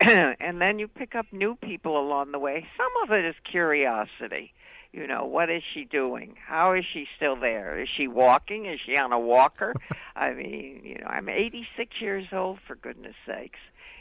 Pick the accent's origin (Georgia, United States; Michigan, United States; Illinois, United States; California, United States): Illinois, United States; Chicago; born there; now in New York, United States